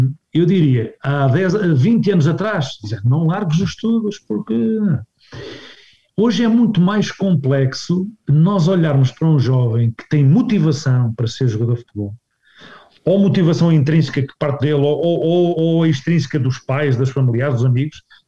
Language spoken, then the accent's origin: Portuguese; Viseu, Centro, Portugal; acompanhar o clube da minha terra